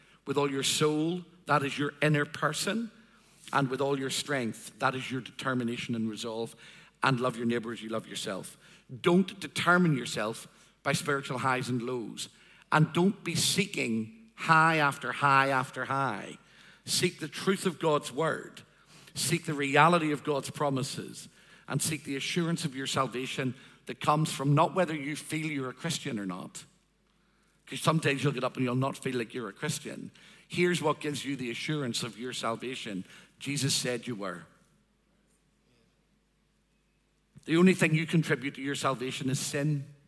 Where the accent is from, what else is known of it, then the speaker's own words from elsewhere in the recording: Northern Ireland, United Kingdom; I come from Northern Ireland, right?